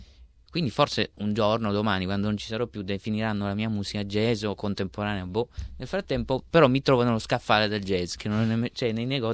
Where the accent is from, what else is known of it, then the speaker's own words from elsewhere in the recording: Ruvo di Puglia, Apulia, Italy; io vengo da Ruvo di Puglia, appunto in Puglia, e la colonna sonora del paese sono le bande.